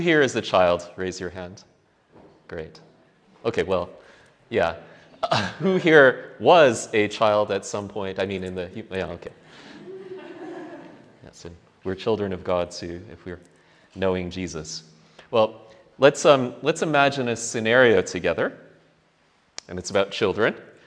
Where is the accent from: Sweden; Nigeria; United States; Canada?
Canada; I say that because I'm Canadian.